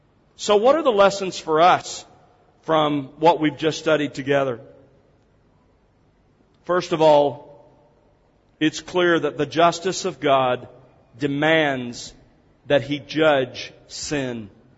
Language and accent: English; Gulf Coast, United States; now in Dallas, United States; I grew up on the Gulf Coast of the South U.S., and we had thunderstorms that came in almost every afternoon off of the Gulf of Mexico during the summertime.